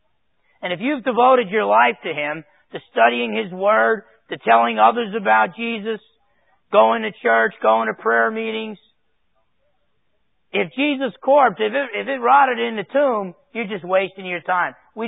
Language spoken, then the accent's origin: English; New Jersey, United States; When I grew up in New Jersey, you know, I was perfectly content to hang out with my buddies on the block